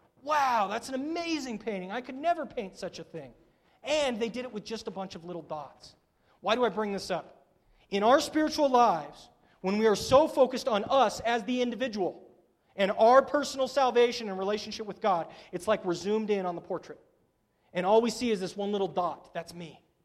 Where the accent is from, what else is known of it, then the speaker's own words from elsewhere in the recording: United States; You see, as American consumerists, we think essentially to ourselves, what can Christianity do for me?